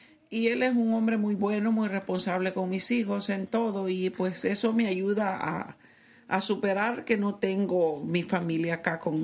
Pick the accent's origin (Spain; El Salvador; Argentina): El Salvador; moved away as an adult; now in United States; En El Salvador, Centroamérica.